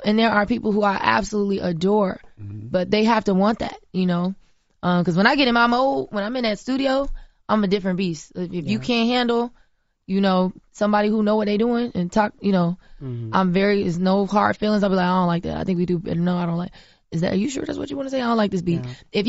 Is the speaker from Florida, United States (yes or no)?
yes; Florida, United States; born or raised there